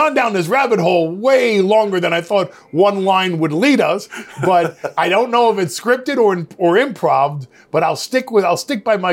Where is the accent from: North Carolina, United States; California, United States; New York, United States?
New York, United States; And if you see it and you're from Philly and I see it and I'm from New York and we look at it together